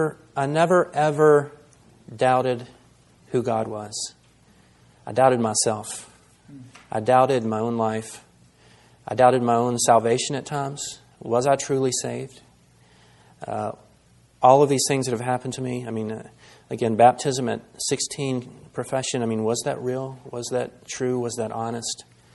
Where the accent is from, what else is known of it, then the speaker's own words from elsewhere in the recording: Roanoke, Virginia, United States; We grew up in and around Roanoke, as most of you know